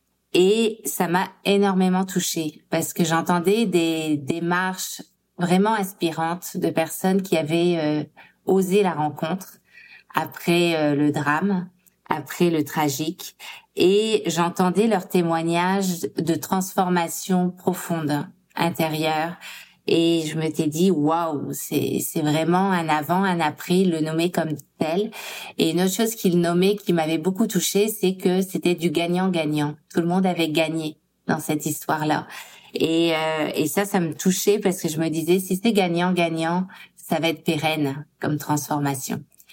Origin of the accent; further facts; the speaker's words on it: France; moved away as an adult; now in Canada; En fait, je suis arrivée de France il y a 20 ans, en 2005